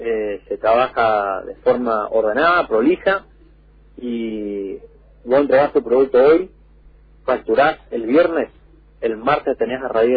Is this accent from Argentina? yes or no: yes; Misiones, Argentina; como misioneros, como argentinos